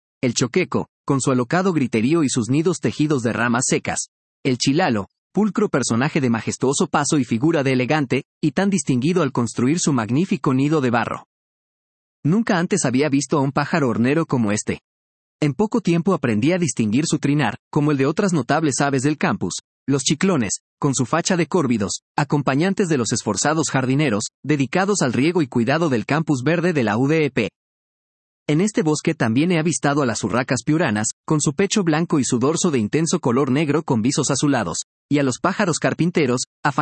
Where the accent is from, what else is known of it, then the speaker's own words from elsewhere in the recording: Lima, Peru; Como limeño, de nacimiento y crecimiento, nunca había visto en vivo y en directo tales grandes y hermosos saurios